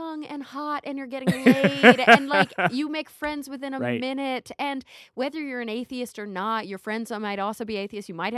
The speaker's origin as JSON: {"language": "English", "region": "Texas", "country": "United States", "tie": "born or raised there", "said": "I can say this out loud because I grew up in Texas"}